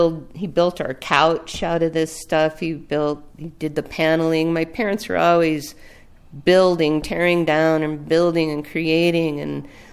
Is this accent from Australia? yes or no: no; El Paso, Texas, United States; I mean, I grew up in El Paso, Texas, on the border. You could see the Rio Grande River from our front porch.